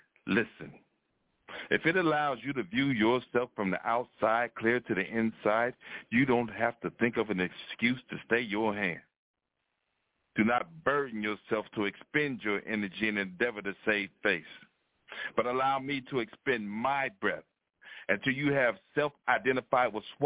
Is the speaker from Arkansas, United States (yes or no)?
yes; Jacksonville, Arkansas, United States; Man, I'm from Jacksonville.